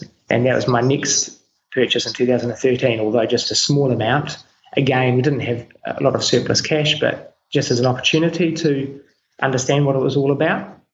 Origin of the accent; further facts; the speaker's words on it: Wellington, New Zealand; So I grew up in Wellington, New Zealand, second youngest of nine.